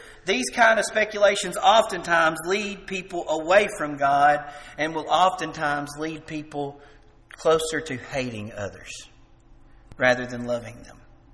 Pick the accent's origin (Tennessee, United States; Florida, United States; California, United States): Tennessee, United States; I'm from Jackson County, so I can talk about this. This isn't me talking about somebody else's hometown.